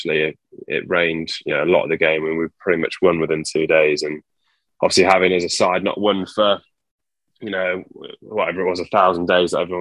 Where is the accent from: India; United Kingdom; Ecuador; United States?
United Kingdom; Retford, East Midlands; also born or lived in Worksop; I was born in Worksop. I mean, I lived there in Retford, actually, near Worksop for 7 or 8 years, I say, and then moved out towards Beaverway.